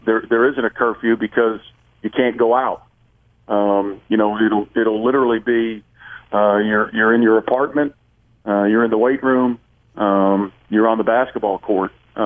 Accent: Chicago, Illinois, United States; I grew up in Chicago, and I can remember doing ball handling drills with my dad out in our driveway in 40-degree weather

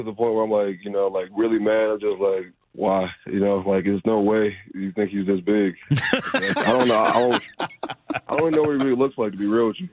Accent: Cleveland, Ohio, United States; I'm a big Cleveland kid, diehard fan for the Cavs. So, yeah, I mean, I was your average Cleveland Joe.

